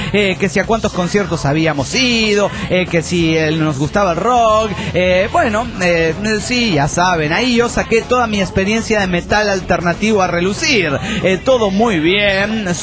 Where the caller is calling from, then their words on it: Monterrey, Nuevo León, Mexico; de Monterrey